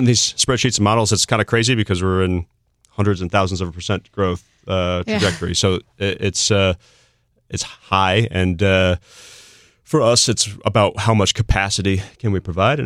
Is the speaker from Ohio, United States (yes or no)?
yes; Ohio, United States; a longtime friend of mine, Alex Pfeiffer, who I grew up with in Ohio